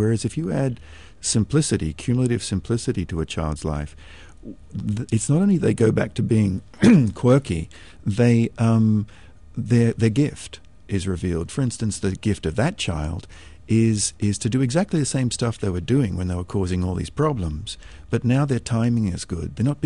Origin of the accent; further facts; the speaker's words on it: Australia; I grew up in Australia, you can probably tell my accent, I'm a little further south than Georgia.